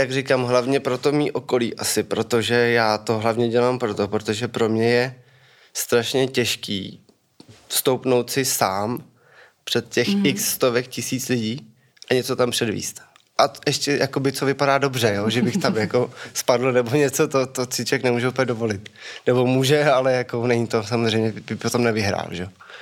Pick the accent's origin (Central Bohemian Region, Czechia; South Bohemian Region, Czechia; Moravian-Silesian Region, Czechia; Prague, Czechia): Central Bohemian Region, Czechia; Čelákovice; rodiče řekli, že si mám najít nějaký koníček, nebo co jako bych chtěl zkusit dělat, tak jsem našel u nás v Čelákovicích taekwondo